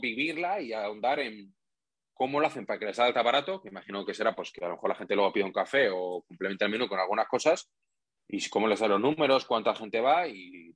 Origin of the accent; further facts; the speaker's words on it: Madrid, Community of Madrid, Spain; Yo soy madrileño, sí, siempre.